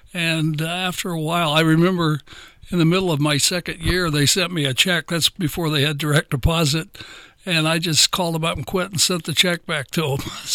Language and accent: English; Prospect, Delaware, United States; also born or lived in Nitro, West Virginia; I was born in Nitro, West Virginia, and I came to Prospect, I think, when I was in about the third or fourth grade. And that's been my home ever since.